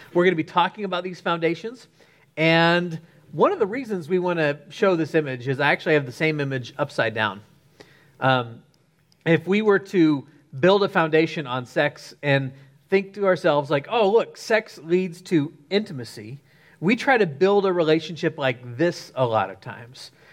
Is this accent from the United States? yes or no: no; Egypt; I was raised in Egypt. And so this is a regular sight that we would see.